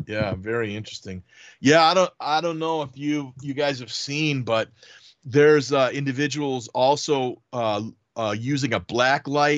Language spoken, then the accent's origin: English; Wisconsin, United States; Yeah. I mean, I grew up in Wisconsin